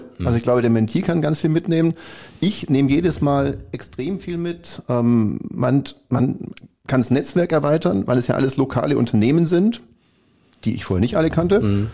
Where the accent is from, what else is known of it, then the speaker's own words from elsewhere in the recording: Bavaria, Germany; born there; now in Sauerland, Germany; ich bin auch einer, gebürtig aus Bayern tatsächlich, der Liebe wegen hier im Sauerland gelandet vor 20 Jahren.